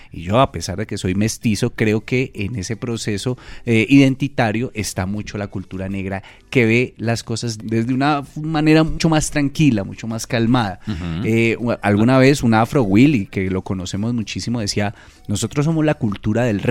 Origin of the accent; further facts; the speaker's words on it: Cali, Valle del Cauca, Colombia; en mi tierra, en esa Cali bella y calurosa